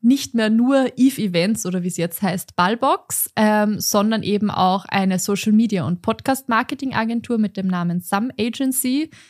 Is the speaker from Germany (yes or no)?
no; Upper Austria, Austria; now in Vienna, Austria; Ich bin keine gebürtige Wienerin, sondern komme aus Oberösterreich